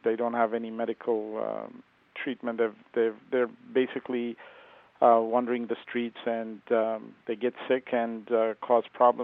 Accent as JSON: {"language": "English", "country": "Ethiopia", "said": "Yes, sir. I'm originally from Ethiopia."}